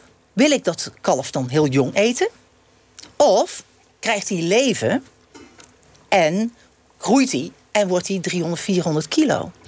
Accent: Gelderland, Netherlands; Ja, ik ben Achterhoeker met een ander accentje, zeg ik dan.

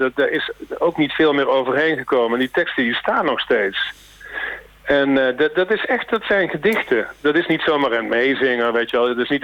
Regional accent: Horst, Limburg, Netherlands; also born or lived in Zevenum; Geboren in Zevenum, opgegroeid in Horst.

